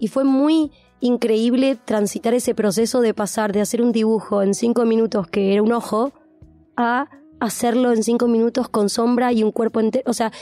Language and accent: Spanish; Ramos Mejía, Buenos Aires Province, Argentina; also born or lived in Del Viso; Yo fui a 2 colegios. Hasta los 14 años fui al Ward en Ramos Mejía.